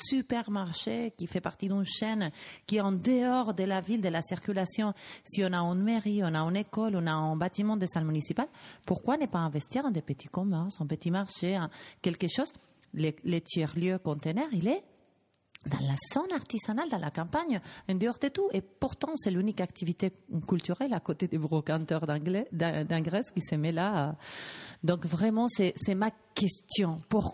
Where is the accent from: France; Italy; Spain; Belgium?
Spain; French is a second language; parce qu'en tant qu'espagnol, des fois pour moi, écrire c'est quand même complexe